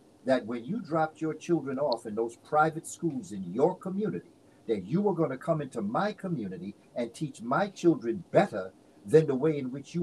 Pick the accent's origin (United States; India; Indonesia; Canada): United States; New York; Now, I know all around the country there are different ways that this could be said, but I come from New York.